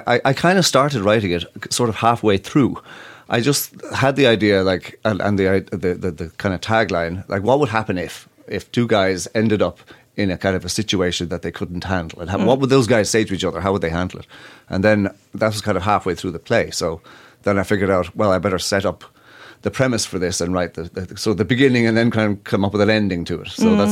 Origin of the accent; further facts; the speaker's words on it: Ireland; you know, I'm Irish, so we like our comedy with a little dose of blackness.